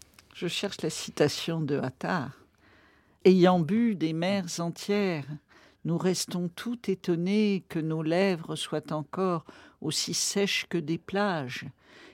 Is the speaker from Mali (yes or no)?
yes; Bamako, Mali; born there; moi je suis née à Bamako, je suis née sous l'arbre à palabre.